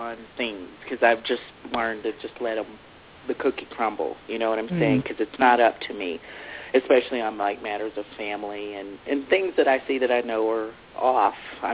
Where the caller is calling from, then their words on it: Texas, United States; I'm in Texas.